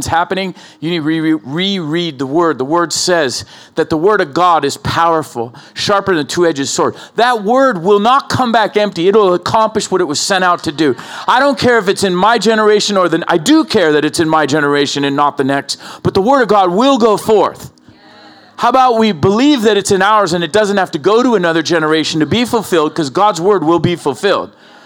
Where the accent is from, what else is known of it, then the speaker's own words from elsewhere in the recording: Oceanside, California, United States; I grew up in Oceanside, man.